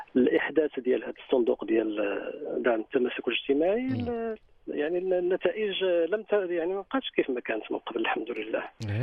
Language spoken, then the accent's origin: Arabic; Morocco; احنا كاع مغاربه الحمد لله